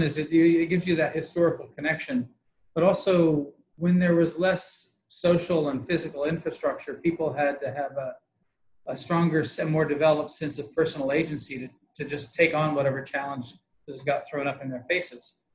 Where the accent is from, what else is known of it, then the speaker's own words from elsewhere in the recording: Missouri, United States; I came from Northwest Missouri